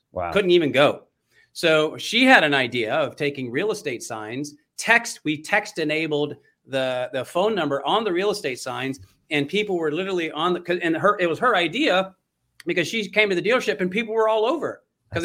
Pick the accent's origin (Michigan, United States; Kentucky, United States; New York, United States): Kentucky, United States; who happens to be the largest dealer group in Kentucky, my home state, God's country.